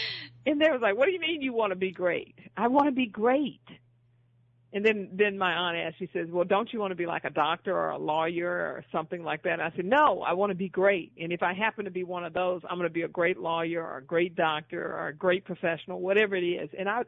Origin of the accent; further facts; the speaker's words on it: Houston, Texas, United States; I grew up in Houston, Texas.